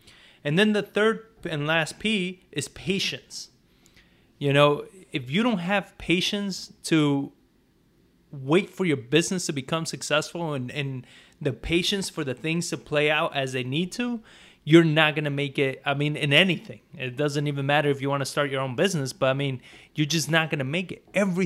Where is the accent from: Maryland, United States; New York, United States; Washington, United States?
New York, United States; When I was a kid, I grew up in New York, everybody wanted to be a rapper.